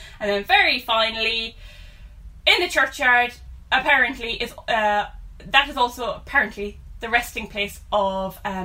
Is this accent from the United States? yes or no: no; Cork, Munster, Ireland; born or raised there